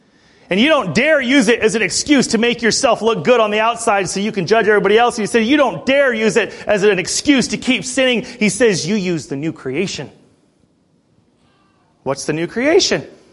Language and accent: English; Montana, United States; Mom moved up here to take a job in the early 80s. And so I'm from Montana.